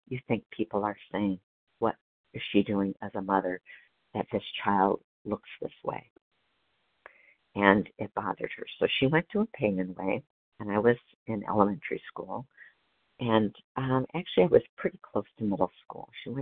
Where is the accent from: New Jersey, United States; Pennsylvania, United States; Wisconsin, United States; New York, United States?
Wisconsin, United States; Yeah, I grew up in Wisconsin, actually, and I'm very happy here. It's always been home.